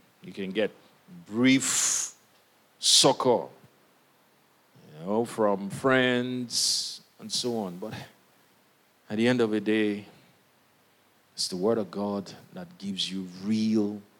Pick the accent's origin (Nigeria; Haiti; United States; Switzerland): Nigeria; We are from Nigeria, the nations.